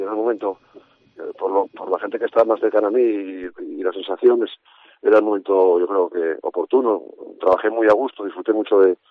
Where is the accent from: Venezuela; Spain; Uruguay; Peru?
Spain; Asturias; haciendo un poco de senderismo de montaña, como buen asturiano